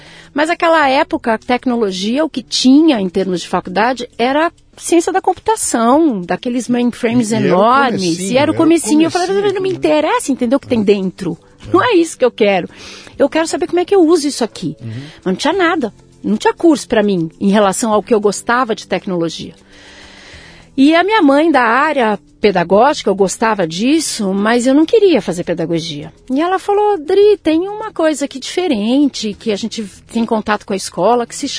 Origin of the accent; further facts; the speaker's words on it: São Paulo, Brazil; E desde então sempre estive em São Paulo, no estado de São Paulo.